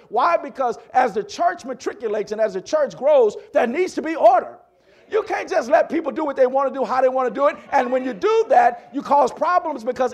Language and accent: English; Mississippi, United States; And when I was growing up in Mississippi, it was called Bargain Annex.